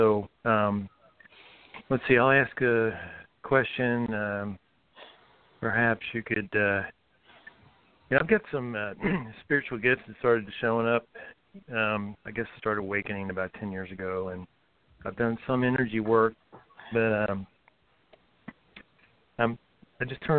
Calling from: Waynesville, North Carolina, United States; I am in Waynesville, North Carolina. It's in the Smoky Mountains.

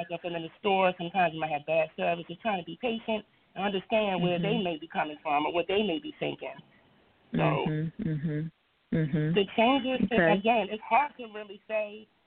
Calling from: Baltimore, Maryland, United States; I'm calling from Baltimore, Maryland.

